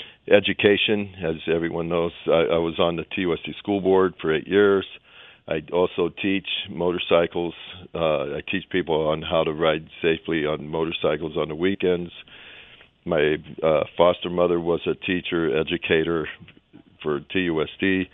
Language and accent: English; Tucson, Arizona, United States; I grew up here in Tucson. I went to Keene Elementary School, Mansfield Junior High School, Tucson High, Choya High School, back to Tucson High, went to Pima College, went to the University of Arizona